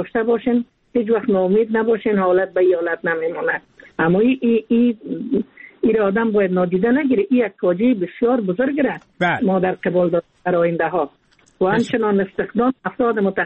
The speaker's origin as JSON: {"language": "Persian", "country": "Afghanistan", "said": "البته هر یک ما افغان هستیم، احساس بسیار خوب داریم، احساس بسیار قوی داریم برای وطن ما"}